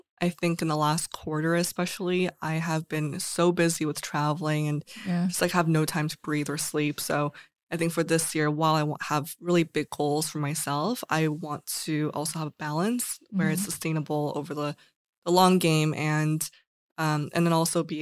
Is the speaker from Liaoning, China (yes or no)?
yes; Liaoning, China; I'm from the north side. Yeah. The northeast. Yeah. Liaoning.